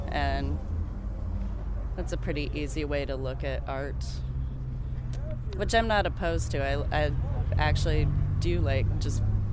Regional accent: Baldwin City, Kansas, United States; also born or lived in Colorado; I grew up in Baldwin, primarily. I was born in Colorado, but mostly Baldwin City, Kansas. Tiny little town. Definitely a Kansas girl to the max.

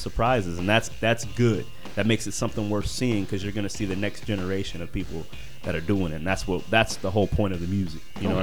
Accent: Kansas City, United States; now in Lawrence, United States; But I've lived in Lawrence for 4 years. I come from Kansas City. And I nurtured everything that I was doing from Kansas City.

